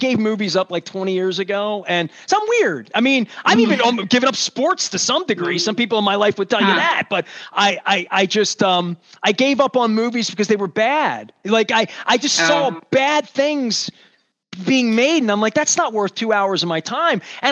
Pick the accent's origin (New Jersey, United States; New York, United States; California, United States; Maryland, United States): Maryland, United States; Dundalk; Just as an American person who's 50 years old, who went to a regular American high school in Dundalk in the 80s